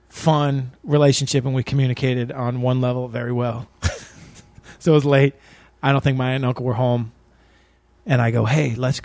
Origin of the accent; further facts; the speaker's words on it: Chicago, Illinois, United States; I'm like, listen, dude, I'm from Chicago.